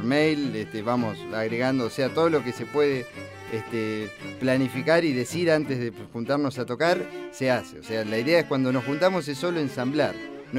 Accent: Córdoba, Argentina; now in Neuquén, Argentina; yo soy un cordobés que vive en Neuquén. Vivo mi mitad de tiempo en Córdoba y mitad de tiempo en Neuquén.

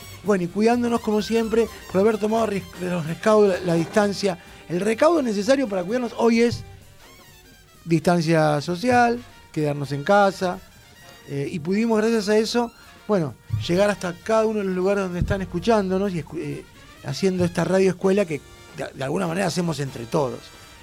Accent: Patagonia, Argentina; en mi caso particular, tiene que ver con la Patagonia, de donde vengo, donde el viento es un protagonista

